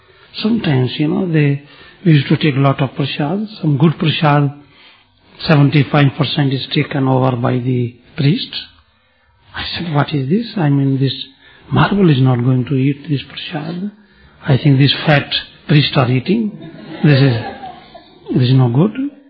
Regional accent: Delhi, India; born there; I was born in near Delhi about 1946. As in India, generally families are religious nature, but our family was more religious.

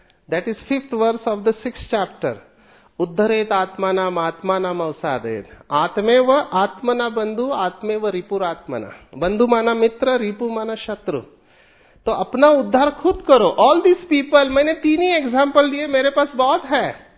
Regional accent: Mumbai, Maharashtra, India; I am born and brought up from a slum area of Mumbai, I am born and brought up from a slum area, मैं 100 square feet में बड़ा हुआ हूं।

